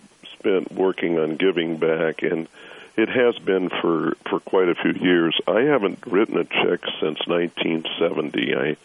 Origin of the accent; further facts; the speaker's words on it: Nixa, Missouri, United States; I was born in Springfield, Missouri. My hometown is Nixa, Missouri, which is just 10 miles south of Springfield.